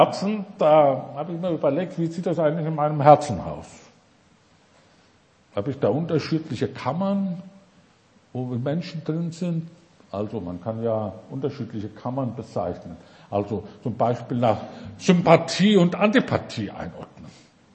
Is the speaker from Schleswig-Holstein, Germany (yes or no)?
no; Hesse, Germany; Ich bin ja aus Hessen, aus der Nähe von Marburg, einem kleinen Dorf aufgewachsen. Meine Eltern waren keine Christen, kamen zum Glauben, kam dort in dem Dorf mit 600 Einwohnern zum Glauben